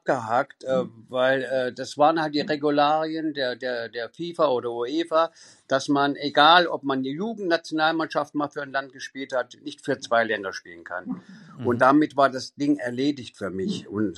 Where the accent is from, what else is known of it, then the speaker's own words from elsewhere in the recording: Sangerhausen, Saxony-Anhalt, Germany; Ich komme ja aus Sangerhausen, da bin ich geboren, 10 Jahre da gelebt.